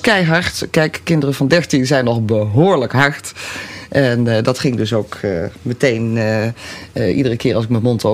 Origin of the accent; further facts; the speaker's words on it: Limburg, Netherlands; accent: Limburg; En ik had leren praten in Zuid-Limburg, met alle gevolgen van dien. Ik had geen dialect leren spreken, want mijn ouders waren geen Limburgers, maar Brabanders, die spraken ook geen dialect.